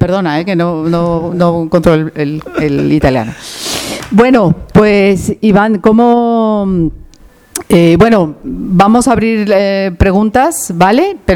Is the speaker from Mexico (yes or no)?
yes; Mexico; moved away; Es mi país, yo soy mexicana, llevo aquí 18 años